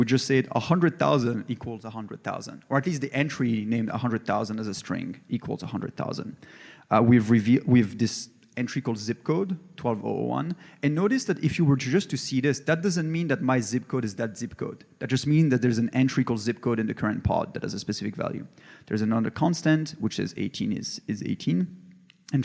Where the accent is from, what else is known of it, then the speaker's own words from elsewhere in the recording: Belgium; So as an example, so I come from Belgium.